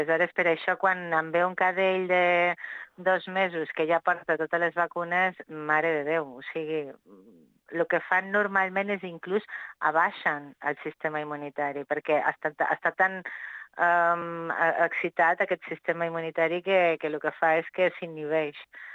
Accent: Zaragoza, Aragon, Spain; Jo sóc de Saragossa, sí.

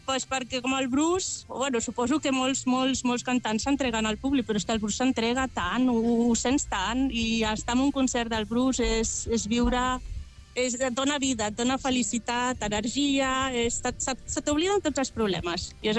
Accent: Barcelona, Catalonia, Spain; moved away as an adult; now in Vienna, Austria; Dic que a Viena, sí, però sóc de Barcelona.

